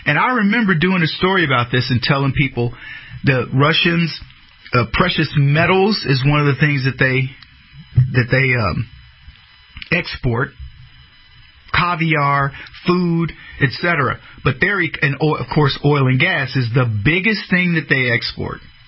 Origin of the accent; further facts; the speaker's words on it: United States; if we lived in the world that I grew up in America, where justice was served.